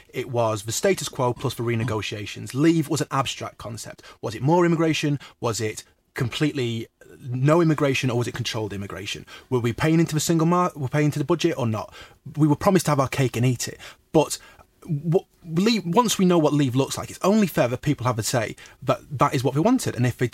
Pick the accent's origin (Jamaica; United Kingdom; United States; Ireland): United Kingdom; Buxworth, East Midlands; also born or lived in Buxton; now in Chapel-en-le-Frith, United Kingdom; I've lived in the High Peak nearly all my life. First home was in Buxton, then I grew up in Buxworth, which I'm sure all your listeners know. I went to primary school there.